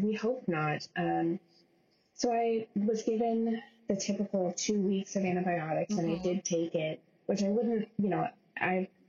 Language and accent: English; California, United States; now in Massachusetts, United States; It was just us in Massachusetts. We're both from California